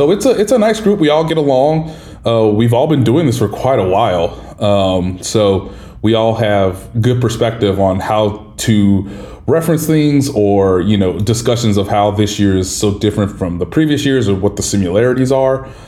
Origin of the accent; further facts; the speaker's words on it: Kansas City, Missouri, United States; I have the commemorative one for the Kansas City Royals because I'm from Kansas City.